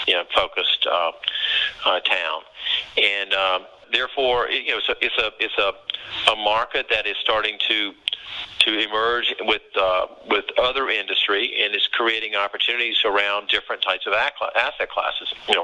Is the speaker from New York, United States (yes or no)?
no; Omaha, Nebraska, United States; I grew up in Omaha, therefore I have a particular connection to Omaha.